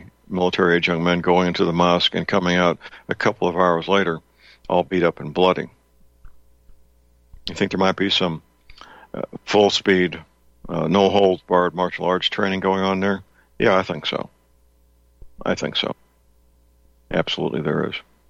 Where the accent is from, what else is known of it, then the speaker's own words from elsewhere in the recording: St. Louis, Missouri, United States; My hometown, St. Louis, I believe has 70,000 Muslims at this point in time.